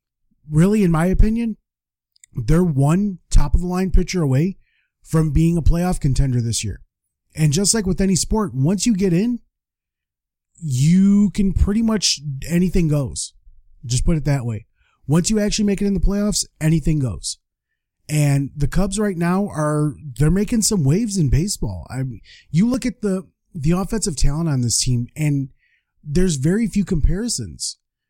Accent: Los Angeles, California, United States; now in Chicago, United States; I've loved the White Sox pretty much ever since we moved from California, which was 1988. Came from LA, instantly came here.

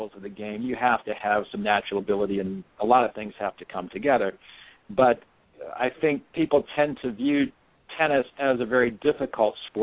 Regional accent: Indiana, United States; I was 14 when I first started playing tennis. I grew up in Indiana

